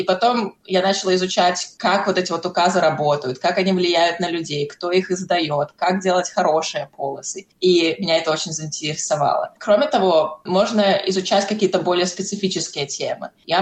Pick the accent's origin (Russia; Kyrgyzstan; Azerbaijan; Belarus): Belarus; изначально я выросла в Беларуси